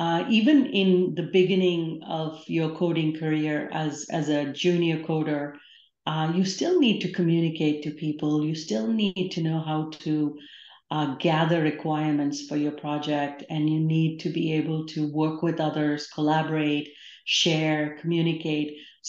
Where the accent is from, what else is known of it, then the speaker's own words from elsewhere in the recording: India; I grew up in India, studied business in my undergrad, but decided to pursue computer science for my graduate degree.